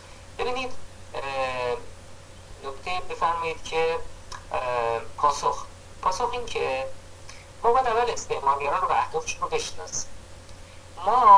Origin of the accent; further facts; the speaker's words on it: Iran; ما ملت ایرانیم دیگه، ما تو ایران قرار داریم